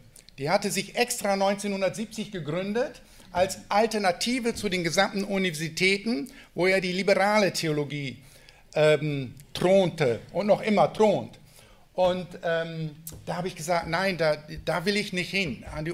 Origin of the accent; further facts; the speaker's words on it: Lower Saxony, Germany; Ich komme ganz gebürtig aus Ostfriesland und lebe da noch immer